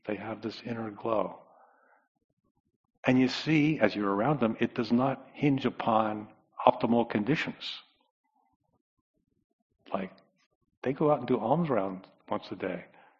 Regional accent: Connecticut, United States; I grew up around sailboats on Long Island Sound in Connecticut Shore. So I grew up sailing a lot

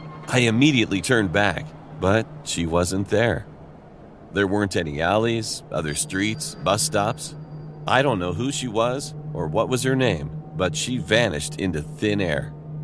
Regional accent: Debrecen, Hajdú-Bihar, Hungary; English is a second language; I'm from Debrecen, a fairly large city in Hungary.

